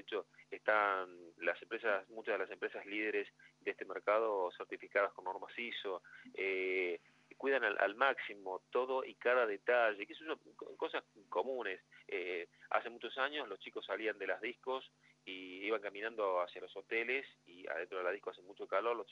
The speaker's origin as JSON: {"language": "Spanish", "town": "Río Cuarto", "region": "Córdoba", "country": "Argentina", "also_born_or_lived": "Brazil / Buenos Aires", "lives_now": "Bariloche, Argentina", "said": "Yo soy de Río Cuarto, del sur de Córdoba, pero pululé por muchos lugares, entre ellos Brasil, y bueno, muchos años Buenos Aires, y alguna vez, ya hace muchísimos años, decidí como mi lugar en el mundo Bariloche."}